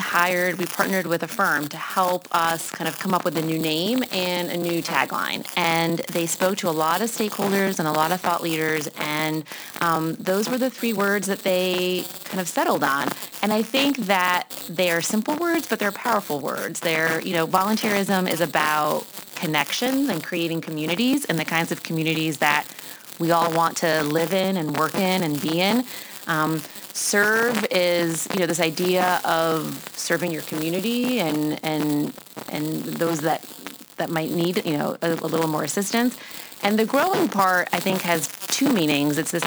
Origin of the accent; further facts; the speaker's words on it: Tarrytown, New York, United States; And I'm from Westchester originally, born and raised right here in Tarrytown.